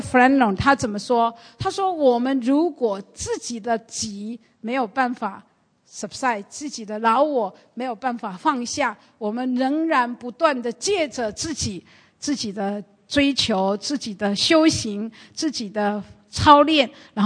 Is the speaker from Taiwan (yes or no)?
yes; Taiwan; 所以呢我在过去呢成长的路程，因为我们在台湾呢很注重升学